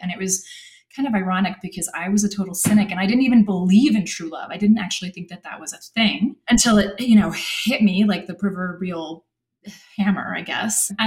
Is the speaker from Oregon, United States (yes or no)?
yes; Portland, Oregon, United States; also born or lived in Japan; now in Calgary, Canada; I'm actually from Portland, Oregon by way of Tokyo.